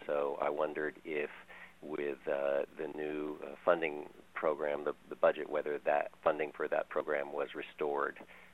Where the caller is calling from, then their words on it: Woodinville, Washington, United States; I'm calling from Woodinville